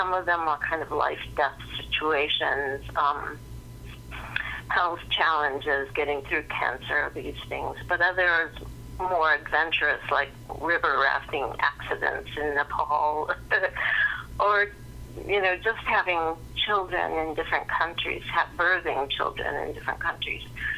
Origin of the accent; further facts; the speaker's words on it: Pella, Iowa, United States; I grew up in Pella, and that's part of the process of this book. Lived here all my life